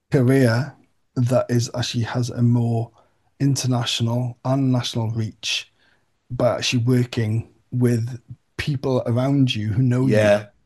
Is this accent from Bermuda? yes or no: no; Wales, United Kingdom; as a Welshman